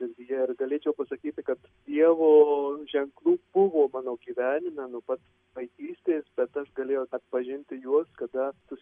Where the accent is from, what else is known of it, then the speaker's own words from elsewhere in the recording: Marijampolė, Marijampolė County, Lithuania; Gimiau Marijampolėje 73 metais, buvau pakrikštytas Marijampolės bazilikoje, pabaigiau vidurinę mokyklą